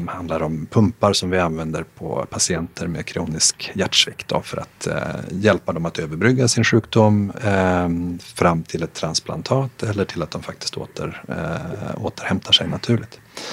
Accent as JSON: {"language": "Swedish", "town": "Holmsund", "region": "Västerbotten County", "country": "Sweden", "tie": "born or raised there", "moved": "as an adult", "lives_now": "Stockholm, Sweden", "said": "När jag är uppvuxen i Umeå, Holmsund utanför Umeå. Och när det var dags att så att säga lämna hemmet så hade jag en idé om att jag skulle bli flygingenjör. Så jag flyttade till Stockholm."}